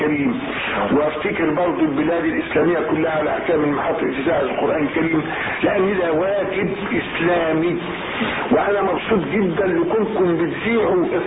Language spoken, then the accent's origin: Arabic; Tanta, Gharbia, Egypt; أنا نشأت في طنطا، وبعد ما تخرجت من القرية حفظا وتجويدا وقراءة رحت طنطا.